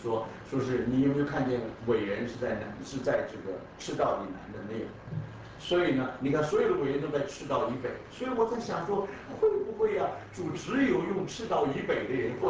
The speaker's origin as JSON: {"language": "Chinese", "country": "Brazil", "said": "我是从巴西来的，我们也接触过一帮年轻的巴西公司"}